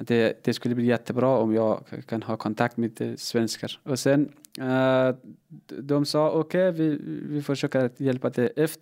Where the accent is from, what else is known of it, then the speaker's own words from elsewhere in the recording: Afghanistan; Swedish is a second language; moved away as an adult; now in Sweden; Jag kom från Afghanistan för 2 år sedan. När jag var i Afghanistan, jag pluggade igenom ekonomi och statsvetenskap, och jag var politiskt aktiv och ateist.